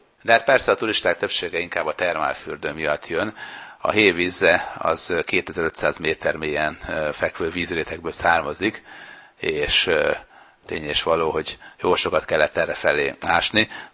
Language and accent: Hungarian; Sopron, Győr-Moson-Sopron, Hungary; born there; Én ugye Sopronban születtem